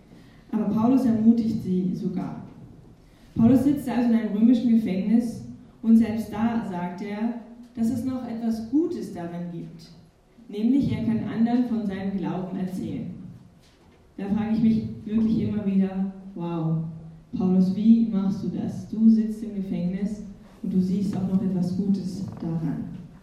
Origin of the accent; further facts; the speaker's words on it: Eisenstadt, Burgenland, Austria; born there; Ich bin hier in Eisenstadt geboren, im Krankenhaus.